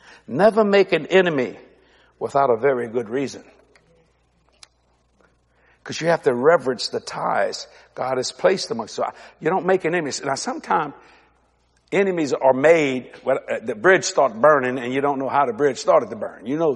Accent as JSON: {"language": "English", "country": "United States", "said": "I'm an American. I believe in fast food."}